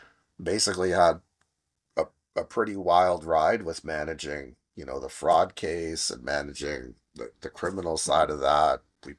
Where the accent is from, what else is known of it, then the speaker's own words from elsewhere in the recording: Sudbury, Ontario, Canada; and I'm from Sudbury, right?